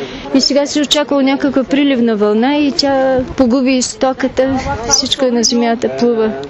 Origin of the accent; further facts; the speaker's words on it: Ruse, Ruse Province, Bulgaria; Аз съм от Руси и нямаме.